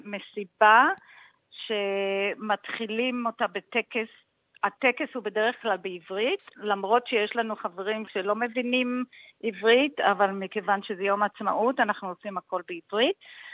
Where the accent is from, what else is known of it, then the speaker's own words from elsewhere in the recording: Mishmar HaNegev, Southern District, Israel; אני מקיבוץ משמר הנגב, שזה ליד באר שבע.